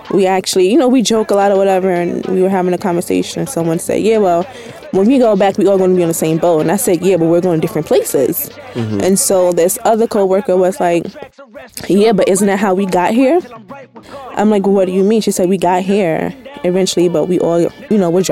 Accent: United States; I'm from here. Mm-hmm. I'm American. I'm from America. I don't have another home to go to.

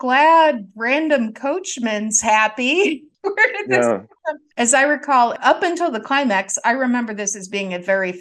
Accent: Birmingham, Michigan, United States; Not just because I grew up one town away from his hometown. I grew up in Birmingham, Michigan, same as him.

